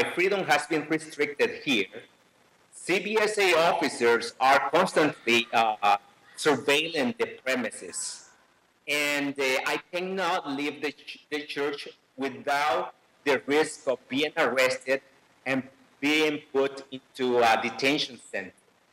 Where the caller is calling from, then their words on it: Langley, British Columbia, Canada; I am calling you from Walnut Grove Lutheran Church, where I have been in sanctuary since October last year.